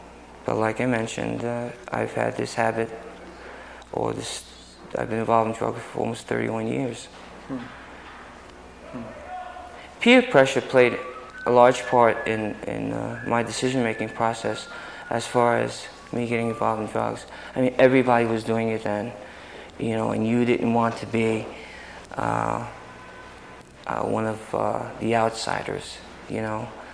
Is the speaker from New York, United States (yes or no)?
yes; Brooklyn, New York, United States; Well, I was born and raised in South Brooklyn, all right. Like I mentioned, on Columbia Street, and during the 50s and the early 60s